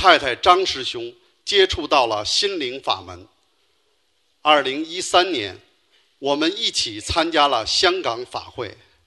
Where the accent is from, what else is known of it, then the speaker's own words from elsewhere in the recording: Beijing, China; 我来自北京，我们有个先天智力障碍的孩子，今年25岁。